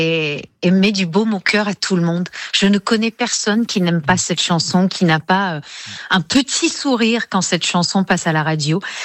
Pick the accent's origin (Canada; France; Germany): Canada; New Brunswick; C'est un francophone hors Québec, comme moi. Moi, je suis du Nouveau-Brunswick